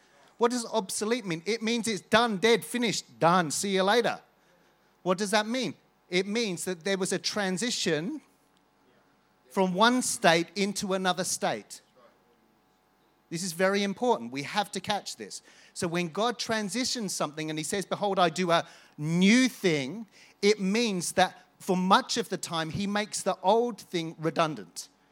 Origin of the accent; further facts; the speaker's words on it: Ballymoney, Northern Ireland, United Kingdom; born there; So I was born in Cowtown, but don't tell anyone that.